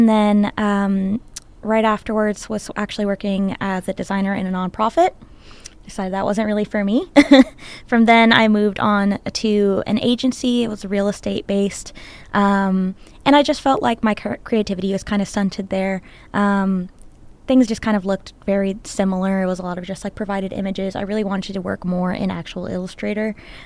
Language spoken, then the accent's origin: English; Miami, Florida, United States; I grew up in Miami, Florida.